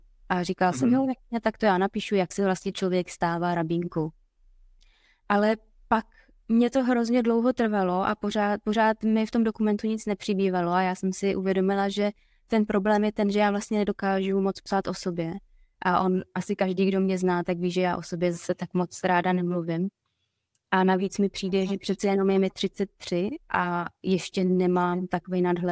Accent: Znojmo, South Moravian Region, Czechia; Ne, já jsem opravdu ze Znojmo.

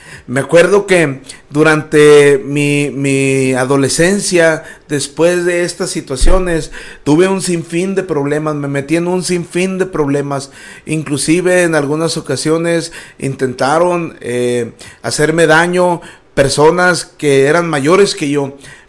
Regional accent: Torreón, Coahuila, Mexico; allí en la calle donde yo vivía en la colonia Calera Solares, en Torreón, Coahuila, en la calle, en la avenida Zacatecas, en el número 630, yo ahí vivía.

